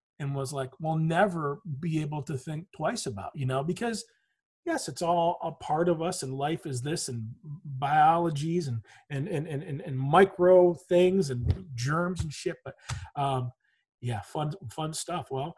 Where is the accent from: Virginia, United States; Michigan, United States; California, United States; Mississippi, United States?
Michigan, United States; you know, I'm from Michigan, man. You know, I never had a bank account when I was there.